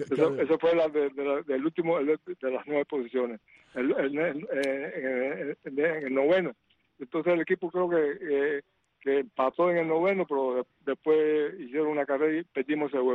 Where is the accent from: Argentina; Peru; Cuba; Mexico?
Cuba; moved away as an adult; Entonces Napoleón Heredia me ayudó para renovar mi contrato, y me renovó para el año 62, que fue cuando salí yo de Cuba, en 1962.